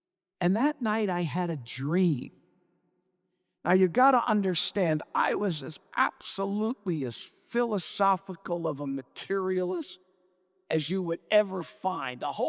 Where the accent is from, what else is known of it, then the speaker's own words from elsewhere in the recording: Miami Beach, Florida, United States; also born or lived in Europe; Well, I graduate college and I move back to Miami Beach. I grew up in Miami Beach.